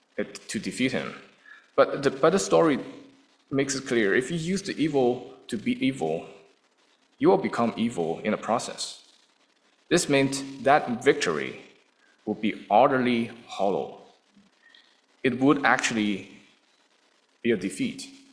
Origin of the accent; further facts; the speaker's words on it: China; English is a second language; As someone born and raised in China, I grew up with Confucian values.